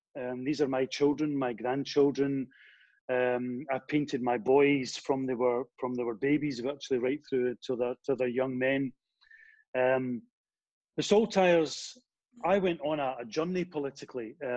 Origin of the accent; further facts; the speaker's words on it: Scotland, United Kingdom; because I'm Scottish.